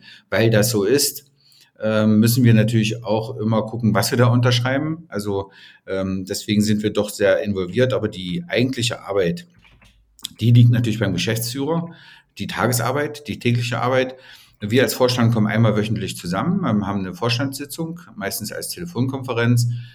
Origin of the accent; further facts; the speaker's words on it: Germany; now in Dresden, Germany; ich komme eigentlich aus dem Harz, ne? Also ich bin geborener Harzer und mein Großvater ist Dresdner oder meine Familie kam aus Dresden und ich wollte schon immer nach Dresden.